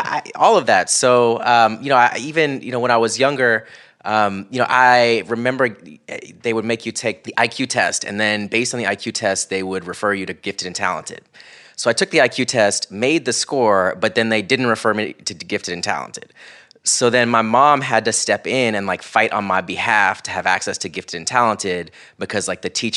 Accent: Florida, United States; growing up in Central Florida, I went to a predominantly white elementary school.

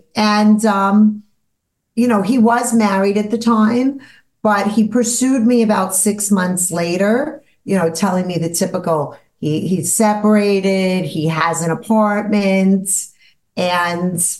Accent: Brooklyn, New York, United States; Yeah, so so I grew up in Brooklyn, New York, and I was raised in the 70s, which was a great time to be a child.

